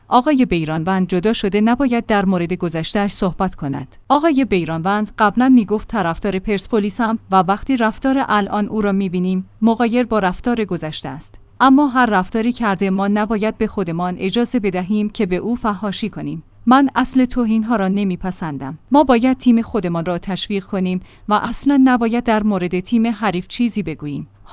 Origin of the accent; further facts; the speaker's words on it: Iran; مهم این است که همه ما ایرانی هستیم و بایکو دیگر هم سرنوشتیم